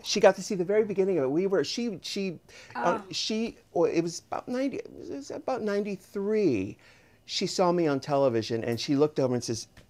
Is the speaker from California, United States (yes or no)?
yes; San Diego, California, United States; I'm from San Diego.